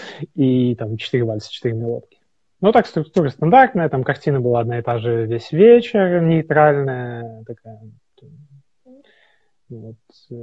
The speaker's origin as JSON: {"language": "Russian", "region": "Minsk", "country": "Belarus", "said": "Я из Минска."}